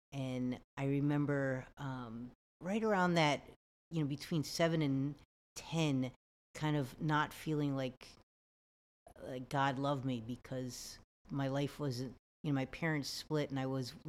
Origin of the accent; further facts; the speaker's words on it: New York, United States; also born or lived in Maryland, United States / New Jersey, United States; I grew up, I was born in Maryland, and we moved to New Jersey. And then later on, we moved to like upstate New York. And so I kind of grew up in different places.